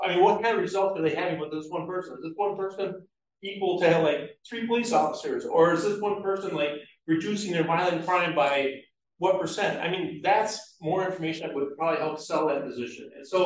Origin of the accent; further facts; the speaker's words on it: St. Paul, Minnesota, United States; now in Crystal, United States; I mean, I grew up in St. Paul, all right? And so I moved here to Crystal, and I was okay with it, right?